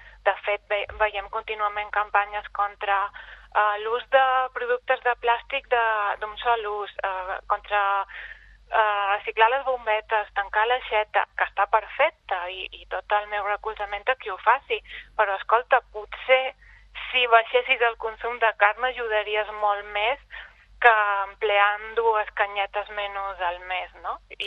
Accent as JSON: {"language": "Catalan", "region": "Balearic Islands", "country": "Spain", "accent": "Mallorcan", "said": "et dic nen perquè jo som mallorquina, se'm va la mallorquinada de vegades, encara que intento passar-me el català estàndard."}